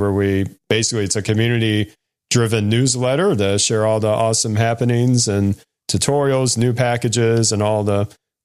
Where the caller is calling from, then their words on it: Carmel, Indiana, United States; I'm based in the Midwest of America, here in Indiana.